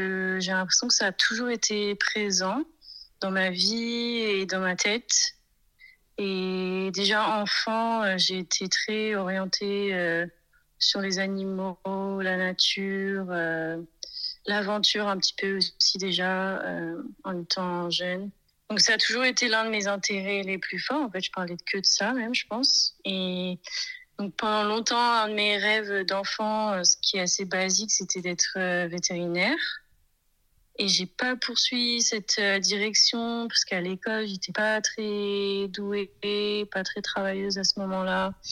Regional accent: France; moved away as an adult; now in South Africa; je suis française et j'ai 29 ans. Mais maintenant, je vis en Afrique du Sud depuis environ 3 ans.

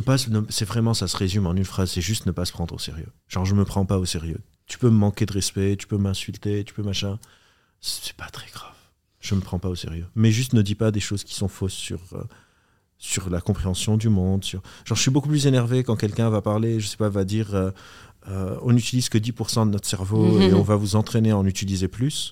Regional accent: Lebanon; moved away; Évidemment, j'ai bossé, quand je suis arrivé du Liban, j'avais aucun rond, etc. J'ai fait tout et n'importe quoi comme taf.

